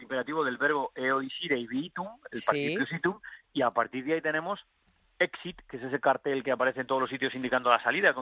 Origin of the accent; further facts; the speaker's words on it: La Rioja, Spain; Claro, yo soy de La Rioja, eso lo voy a defender siempre.